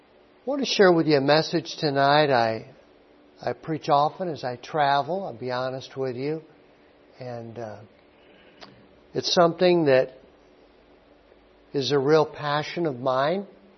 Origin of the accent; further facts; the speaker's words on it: United States; I was from America.